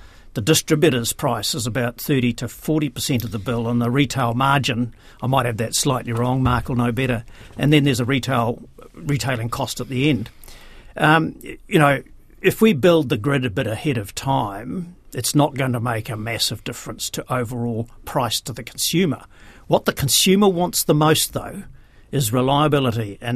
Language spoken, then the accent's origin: English; New Zealand; step back as a New Zealander, and I'm not sure I'd want to see this country completely covered in wind turbines